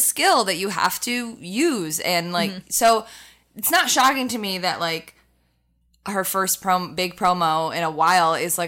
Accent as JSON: {"language": "English", "region": "Midwest", "country": "United States", "said": "They're terrible. I say that as a Midwesterner."}